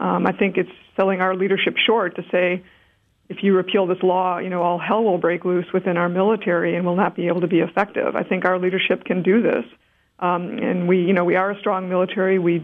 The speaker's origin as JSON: {"language": "English", "town": "Milwaukee", "region": "Wisconsin", "country": "United States", "said": "I'm actually from Wisconsin. I'm from the Milwaukee area."}